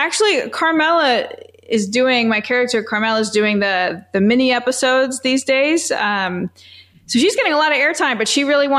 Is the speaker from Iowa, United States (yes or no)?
no; Brooklyn, New York, United States; now in Boca Raton, United States; So listen, I'm in Boca Raton. I'm from Brooklyn originally.